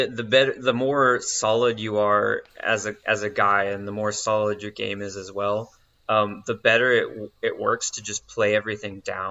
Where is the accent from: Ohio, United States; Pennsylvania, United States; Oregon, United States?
Oregon, United States